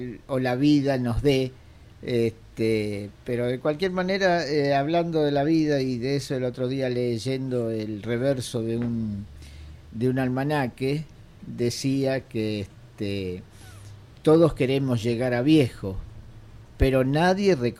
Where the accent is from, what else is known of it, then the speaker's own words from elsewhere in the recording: Buenos Aires, Argentina; Soy porteño y puede ser algo de eso.